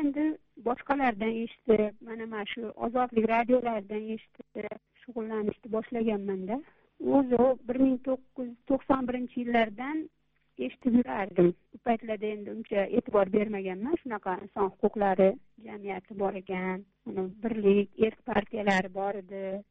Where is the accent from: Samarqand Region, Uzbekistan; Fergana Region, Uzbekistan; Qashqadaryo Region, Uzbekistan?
Fergana Region, Uzbekistan; moved away as an adult; now in Tashkent, Uzbekistan; Men 1959 yil 24-noyabrda Farg'ona viloyatida tug'ilganman. O'sha Farg'ona viloyatida tug'ilib, o'sha yerda katta bo'ldim. Keyin taqdir taqozosi bilan 1987-yili siz Toshkent shahriga ko'chib kelganmizda oilam bilan